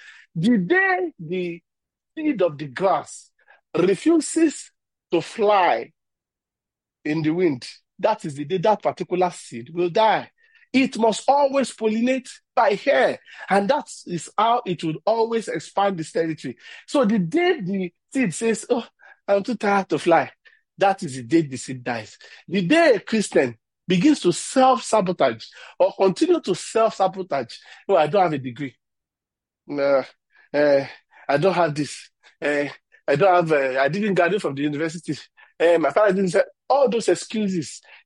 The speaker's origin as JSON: {"language": "English", "town": "Ibadan", "region": "Oyo", "country": "Nigeria", "tie": "born or raised there", "said": "I grew up in Ibadan."}